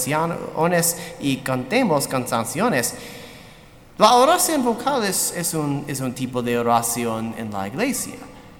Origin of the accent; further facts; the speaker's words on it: Great Bend, Kansas, United States; Soy de Great Bend